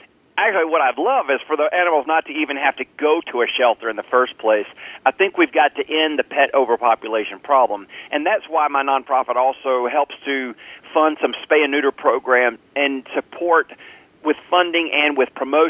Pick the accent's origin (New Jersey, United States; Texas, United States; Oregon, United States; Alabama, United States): Alabama, United States; growing up in Southeast Alabama, in a town where there were just giving opportunities